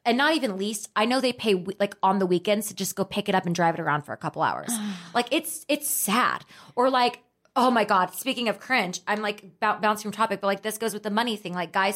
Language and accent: English; Dallas, Texas, United States; I used to love the guys that wore flashy stuff because like I grew up in Dallas and it was like the guys who acted like they had money.